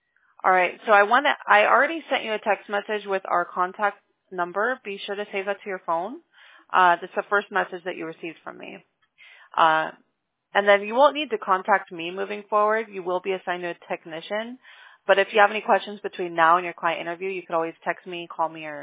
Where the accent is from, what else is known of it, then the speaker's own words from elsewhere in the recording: Thousand Oaks, California, United States; Well, I'm actually from Thousand Oaks. I lived in Thousand Oaks for a while